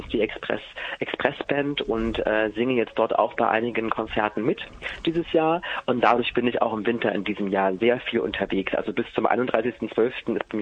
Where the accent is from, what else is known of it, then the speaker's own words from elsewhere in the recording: Halle, Saxony-Anhalt, Germany; also ich komme ja aus Halle